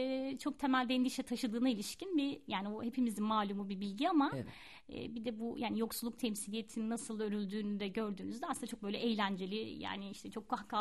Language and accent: Turkish; Istanbul, Turkey; born there; aslında annem babam Sivaslı, ben ama Üsküdar doğumluyum.